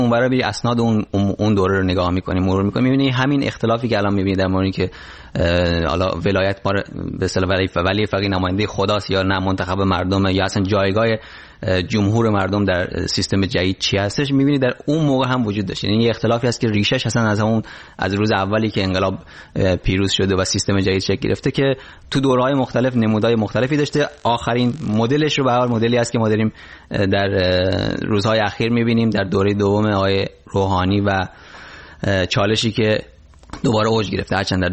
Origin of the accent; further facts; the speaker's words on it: Rasht, Gilan, Iran; moved away as an adult; now in New York, United States; تو 39 سال رفتم و اهل همونجا گفتم اهل رشت هستم